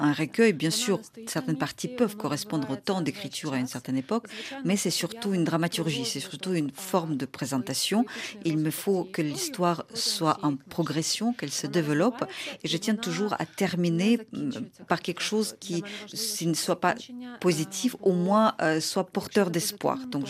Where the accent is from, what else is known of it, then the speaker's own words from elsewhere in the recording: Ukraine; ma petite ville, là où j'ai grandi, les trains qui allaient de Kiev à Moscou passaient et une des occupations était de vendre les abricots pour ces trains